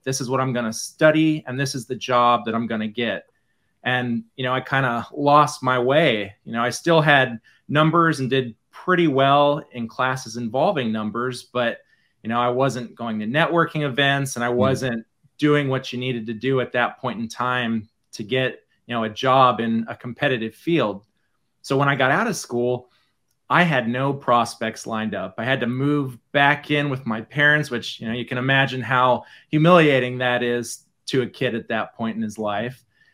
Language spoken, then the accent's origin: English; Dayton, Ohio, United States; grew up in the Midwest, born and raised in Dayton, Ohio.